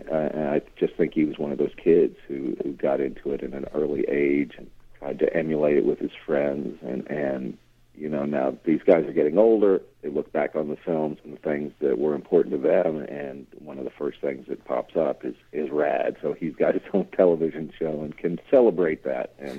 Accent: Texas, United States; I'm from Texas and come from a real strong blues background. That … tradition, Texas blues, is kind of deeply ingrained in me.

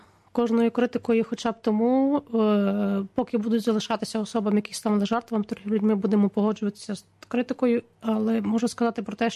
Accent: Lviv, Lviv Oblast, Ukraine; потім воно з'являється у Львові, в моєму рідному місті

